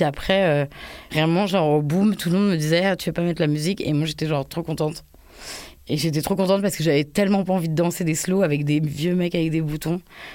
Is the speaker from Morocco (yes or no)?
no; France; je suis française, ma mère est née en France, ma grand-mère est née en France, mon arrière-grand-mère sont nées en France.